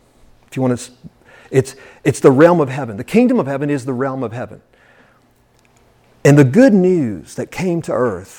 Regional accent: Alexandria, Louisiana, United States; So I was born on the Red River in Alexandria, and that's my hometown after the flesh, in the natural.

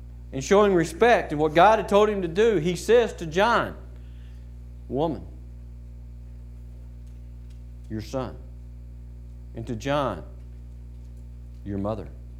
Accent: Texas, United States; I mean, I'm from Texas, okay? Southern Oklahoma, it might be different, but we're in Texas, okay?

